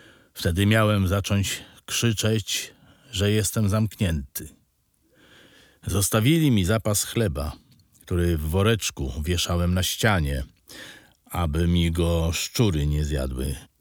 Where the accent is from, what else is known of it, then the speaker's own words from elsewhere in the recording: Warsaw, Masovian Voivodeship, Poland; Z tego co pamiętam, urodziłem się w Warszawie, daty nie znam. Ustalono ją na podstawie postanowienia sądu. Urodziłem się na ulicy Ceglanej w Warszawie. Mieszkałem na Dzielnej z rodzicami.